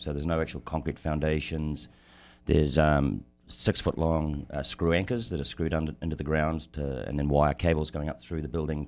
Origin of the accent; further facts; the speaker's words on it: New Zealand; I'm a Kiwi.